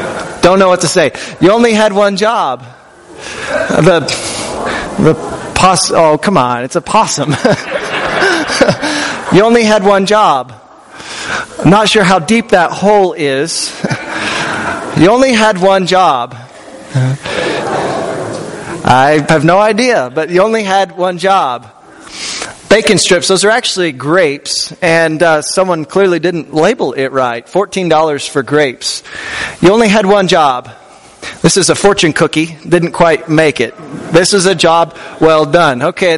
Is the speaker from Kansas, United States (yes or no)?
yes; Kansas, United States; now in Colorado, United States; I grew up in Kansas, and so when I go back home now, it's good news for me to tell people I get to live in beautiful, colorful Colorado, right?